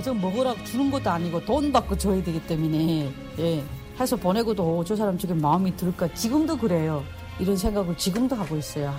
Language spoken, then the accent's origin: Korean; Chongjin, North Hamgyong, North Korea; moved away; 내 고향이 한경북도 청진이 나오더라고요. 진짜 내 살던 청진은 좋은 곳이었어요. 예, 바다가 끼어 있고 국경이 중국 국경, 러시아 국경이 다 끼어 있거든요.